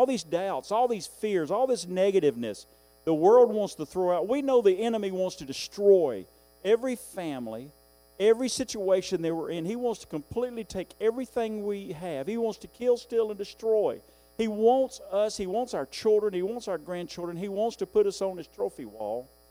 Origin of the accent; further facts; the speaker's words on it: the South, United States; I'm from the South, and I'm proud of it.